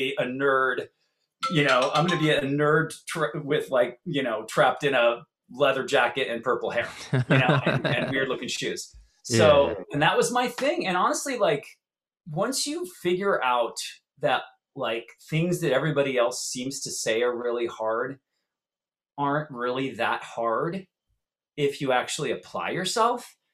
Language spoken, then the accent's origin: English; Santa Barbara, California, United States; we grew up in Santa Barbara, drive all the way down 2 hours away